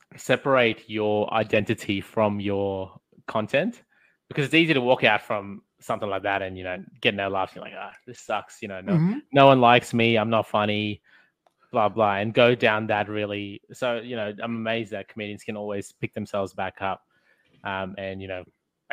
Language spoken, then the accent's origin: English; Australia; I grew up in Australia